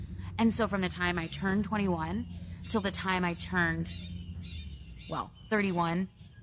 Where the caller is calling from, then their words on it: Cheney, Kansas, United States; And if you grow up in the heart of America, I'm calling you from Cheney, Kansas, which is legitimately the center of the United States.